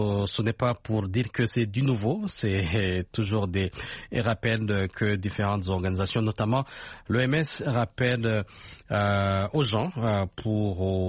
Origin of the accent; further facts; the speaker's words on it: Burundi; je sais que dans mon pays d'origine, par exemple au Burundi